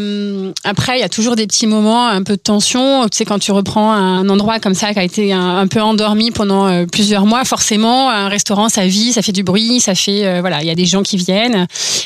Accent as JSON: {"language": "French", "town": "Orsay", "region": "Île-de-France", "country": "France", "tie": "born or raised there", "said": "Je venais d'un petit village, j'allais dire. Peut-être pas non plus, mais je viens d'Orsay, donc de la vallée Chevreuse."}